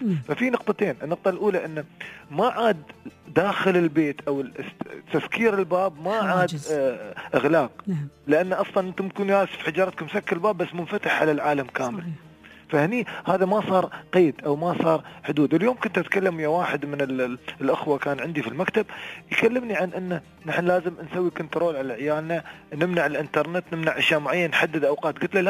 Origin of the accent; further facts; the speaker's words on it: United Arab Emirates; نحن في بلد نعم وبلد خير، فمستوى الدخل عندنا في الإمارات مستوى جيد